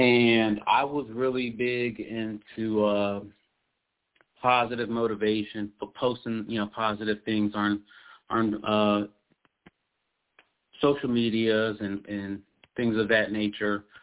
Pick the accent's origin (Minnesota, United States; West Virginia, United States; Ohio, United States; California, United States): Ohio, United States; Cleveland; I am from Cleveland, Ohio, married.